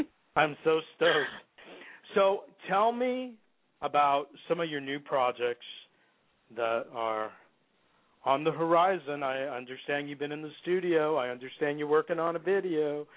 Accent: California, United States; No, I'm from California. I'm fine.

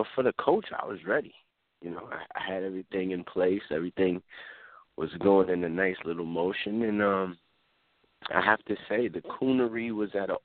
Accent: Queens, New York, United States; I'm from New York, my nigga. I'm from Queens.

